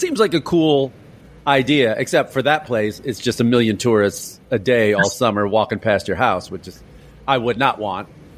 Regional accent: Chicago, Illinois, United States; Well, I'm from Chicago originally, and I've been to Toronto.

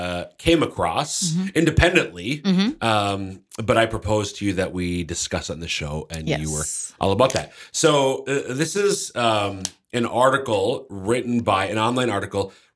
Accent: Minnesota, United States; now in Sioux Falls, United States; I'm originally from Central Minnesota. I have been working, though, in Sioux Falls for the diocese since 2002, so a gosh darn long time.

